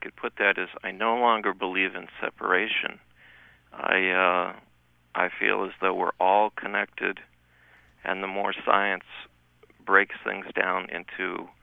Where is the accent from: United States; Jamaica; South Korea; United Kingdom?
United Kingdom; Scotland; I'm Scottish.